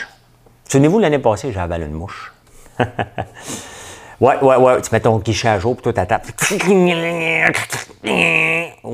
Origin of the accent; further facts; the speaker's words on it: Laval, Quebec, Canada; quand j'étais jeune, j'habitais à Laval, Pont-Vieux-Laval, 162 rue Roussillon.